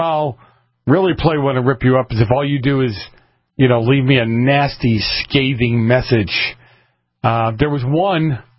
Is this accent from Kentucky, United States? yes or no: no; Boston, Massachusetts, United States; I can only discuss what I saw as a kid growing up. And you can look it up. Google it. The north end of Boston in the late 60s, early 70s. Right? So I can only talk about the Italians that grew up then, the kind of environment I grew up